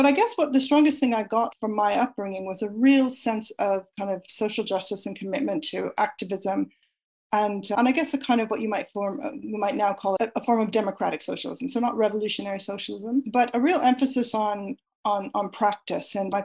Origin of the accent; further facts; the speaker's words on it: Toronto, Ontario, Canada; born there; So I was born in Toronto, and Toronto is located on the traditional territory of several Indigenous nations, including the Mississaugas of the Credit, the Anishinaabeg, the Chippewa, the Haudenosaunee, and the Wendat